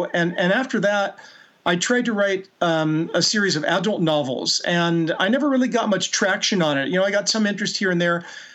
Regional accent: Seattle, Washington, United States; I'm from Seattle originally, so it was a return to my hometown area for us.

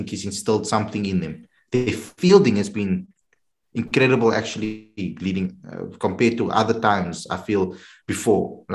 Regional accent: South Africa; That was a major shock for me as a South African cricket fan

